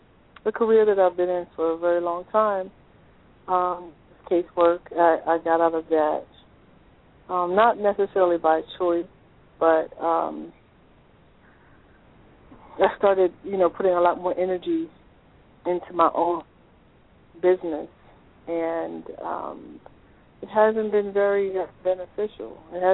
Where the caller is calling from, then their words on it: Delaware, United States; I'm calling from Delaware.